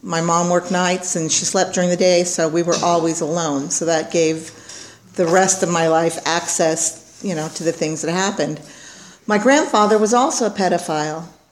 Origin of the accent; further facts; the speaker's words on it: Oildale, California, United States; also born or lived in Bakersfield; I was born in Bakersfield a long, long time ago on a stormy day. And it was a long time ago, really. And I lived in Oildale